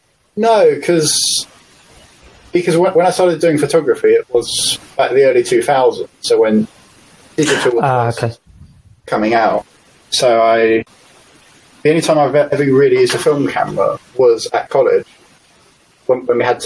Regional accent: South East England, United Kingdom; I live in West Sussex.

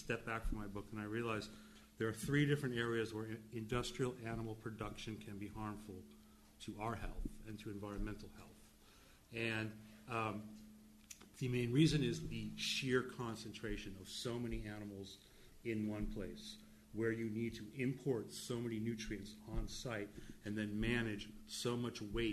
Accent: Brooklyn, New York, United States; I'm a guy from Brooklyn. What do I know about farming, right?

